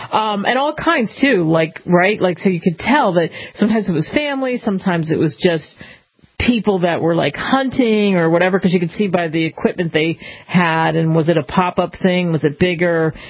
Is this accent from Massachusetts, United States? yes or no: no; Philadelphia, Pennsylvania, United States; It's kind of like I grew up in Philly.